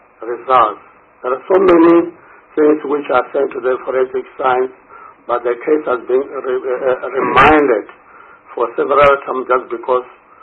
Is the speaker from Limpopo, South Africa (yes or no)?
yes; Limpopo, South Africa; Let's take, for example, I'm from Limpopo.